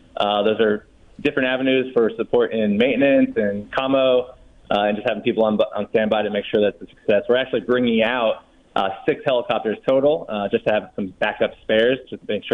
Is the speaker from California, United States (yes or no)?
no; New Jersey, United States; So I grew up in New Jersey. Definitely, I've moved all around the country